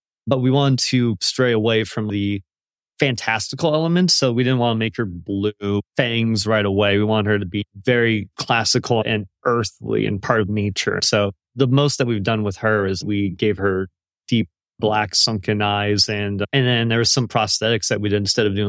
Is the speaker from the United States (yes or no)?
yes; Everett, Washington, United States; now in Seattle, United States; Yes, sir. I'm born and raised. I grew up in Everett, Washington, and then lived in Seattle for the last 10 years or so now.